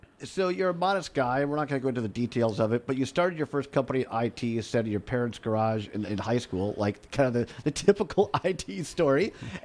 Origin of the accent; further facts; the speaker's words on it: Richland Center, Wisconsin, United States; growing up in Richland Center, I worked on the radio station there.